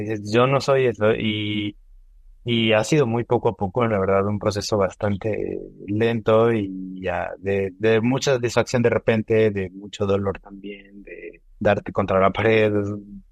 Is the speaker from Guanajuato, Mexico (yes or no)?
no; Zumpango, State of Mexico, Mexico; lo encontramos justamente en Zumpango, de donde yo soy.